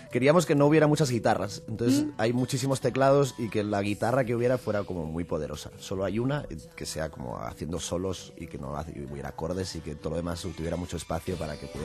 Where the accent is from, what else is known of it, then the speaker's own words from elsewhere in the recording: Toledo, Castilla-La Mancha, Spain; now in Madrid, Spain; somos de Toledo. Bueno, yo en realidad vivo en Madrid. El resto de la banda vive en Toledo. Pero decimos que somos de Toledo